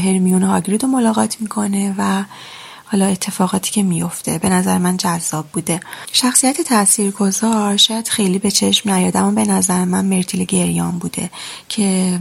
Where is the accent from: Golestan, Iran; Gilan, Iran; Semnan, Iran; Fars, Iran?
Golestan, Iran; Gorgan; 32 سالمه، اهل گرگانم